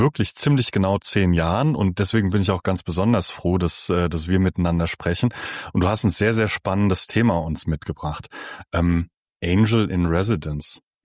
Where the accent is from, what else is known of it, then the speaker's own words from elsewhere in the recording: Koblenz, Rhineland-Palatinate, Germany; in meiner Heimat Koblenz mal das Konzept zu pitchen